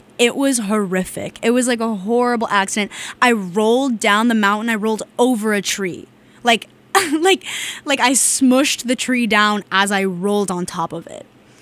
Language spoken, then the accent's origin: English; Oregon, United States; Also, I'm from Oregon, and Tufts is in Mass, obviously.